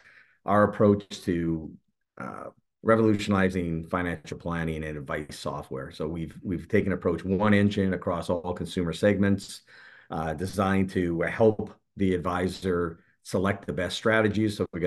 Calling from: Anna Maria Island, Florida, United States; I'm calling in from a barrier island called Anna Maria Island in Florida, just outside of Tampa Bay, north of Sarasota.

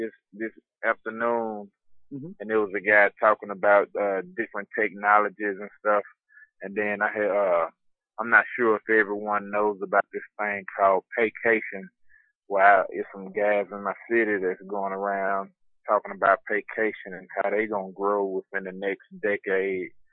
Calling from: Chattanooga, Tennessee, United States; I'm calling from Chattanooga.

